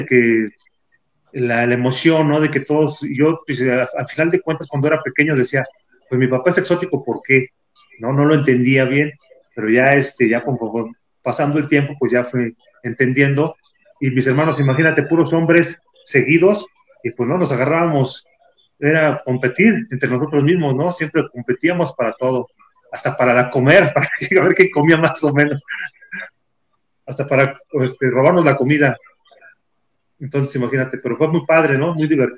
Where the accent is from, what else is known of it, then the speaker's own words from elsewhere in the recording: Mexico City, Mexico; No, nosotros somos de la Ciudad de México, del Distrito Federal. Somos ahí, estuvimos casi siempre, siempre hemos vivido aquí en el DF, ¿no? En la colonia Azcapotzalco.